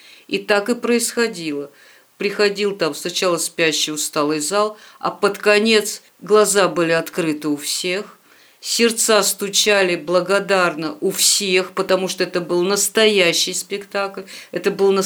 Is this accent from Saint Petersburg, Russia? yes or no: no; Vorkuta, Komi Republic, Russia; в Воркуте не было церкви. Почему я с такой радостью говорю о том, что это уже не первая церковь, вот построили еще одну новую церковь. Она, когда я там росла, не было церкви